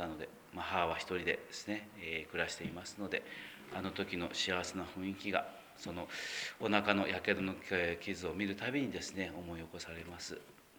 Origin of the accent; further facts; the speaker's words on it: Aso, Kumamoto, Japan; 私のふるさとはですね阿蘇にあります。阿蘇はですねたくさんですね自然がありまして、自然豊かな、